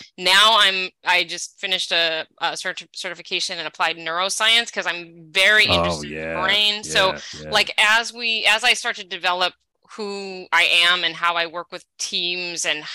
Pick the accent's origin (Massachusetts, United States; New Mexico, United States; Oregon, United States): Massachusetts, United States; Medford; No, I grew up in Medford, Massachusetts. Okay. North of Cambridge and Somerville.